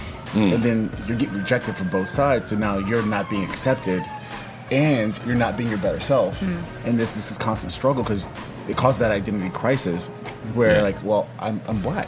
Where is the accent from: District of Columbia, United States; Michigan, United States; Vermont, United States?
District of Columbia, United States; Washington; born there; So I was born in Southeast DC